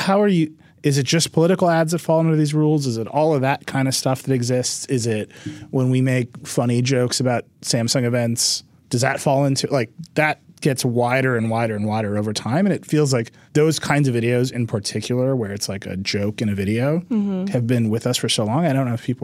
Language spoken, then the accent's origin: English; United States; I'm American, for God's sake.